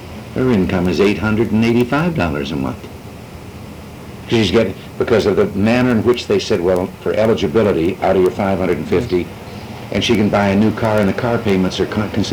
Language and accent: English; Dixon, Illinois, United States; suppose I decide that I want to go back and live in the small town where I grew up in Dixon, Illinois.